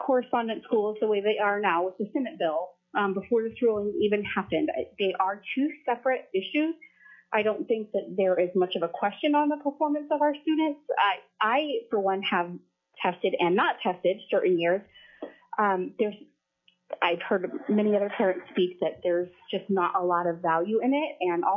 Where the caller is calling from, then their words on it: Sterling, Alaska, United States; and I am calling from Sterling.